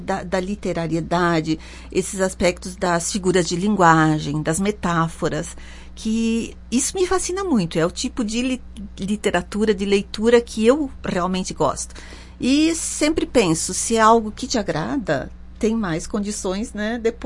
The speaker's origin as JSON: {"language": "Portuguese", "town": "Caxias do Sul", "region": "Rio Grande do Sul", "country": "Brazil", "tie": "born or raised there", "said": "Uma cidade onde eu nasci, a cidade onde eu sempre morei, a cidade que eu amo, afinal, né?"}